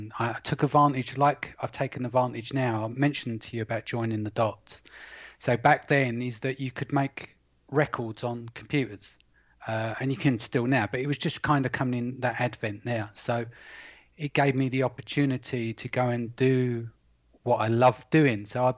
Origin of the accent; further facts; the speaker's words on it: London, United Kingdom; I come from East London. So there's an area where people say where they're Cockneys.